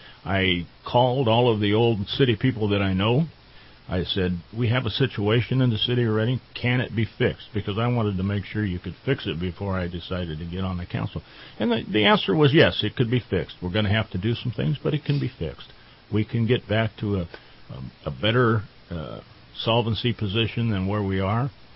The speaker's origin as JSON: {"language": "English", "town": "Reading", "region": "Pennsylvania", "country": "United States", "tie": "born or raised there", "said": "Well, I was born in Reading. I grew up here. I've been here all my life, except for the time I was in college and in the military."}